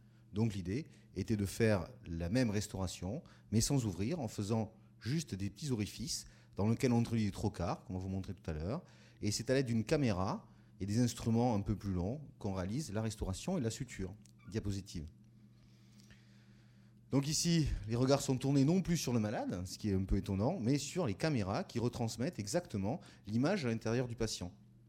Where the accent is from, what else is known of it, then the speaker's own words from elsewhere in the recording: Toulouse, Occitanie, France; donc moi je viens de Toulouse